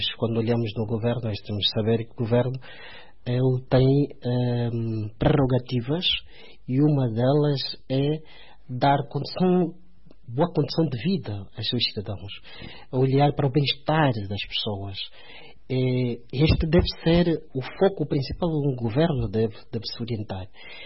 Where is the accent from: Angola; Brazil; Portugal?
Angola; nos envergonha a todos nós enquanto angolanos